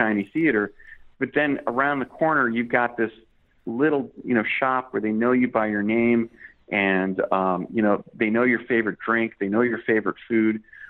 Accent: Chicago, Illinois, United States; also born or lived in Boston / Bay Area; now in Yerevan, Armenia; you know, I grew up in Chicago, I lived in Boston, Bay Area.

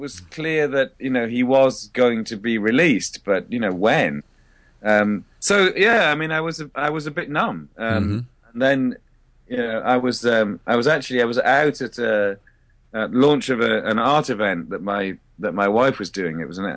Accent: United Kingdom; and I'm British. So, you know, it was my home country.

